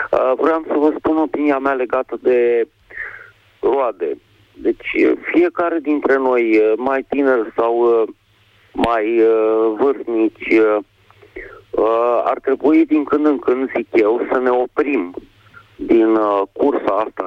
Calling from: Bucharest, Romania; din București

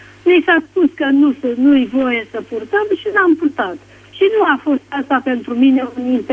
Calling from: Aiud, Alba County, Romania; din Aiud.

